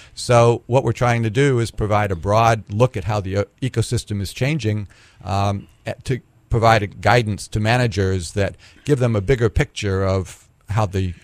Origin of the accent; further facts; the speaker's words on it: East Coast, United States; Well, I grew up on the East Coast, mm-hmm. and kept moving westward.